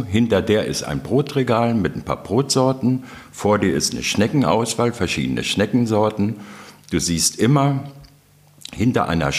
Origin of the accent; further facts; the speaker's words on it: Rhineland-Palatinate, Germany; now in Berlin, Germany; ich komme aus dem Hunsrück.